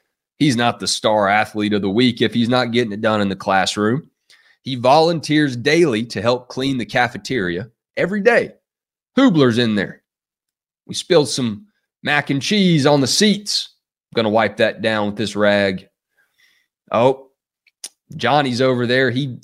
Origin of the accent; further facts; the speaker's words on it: Georgia, United States; a phenomenal high school football mascot name right here in my home state of Georgia, the Cairo Syrup Makers.